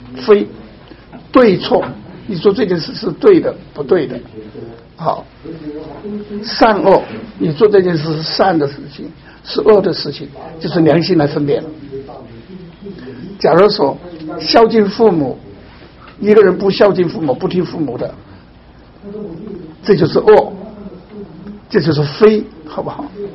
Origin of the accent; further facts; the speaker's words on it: China; 我们都是从大陆，我从大陆过来，